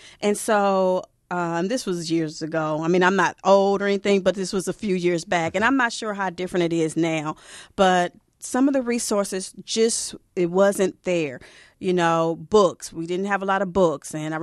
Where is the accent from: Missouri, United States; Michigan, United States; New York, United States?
Missouri, United States; Kansas City; moved away as an adult; also born or lived in Chicago; I was born and raised in Kansas City, but when I graduated, I moved to Chicago, and I taught on the West Side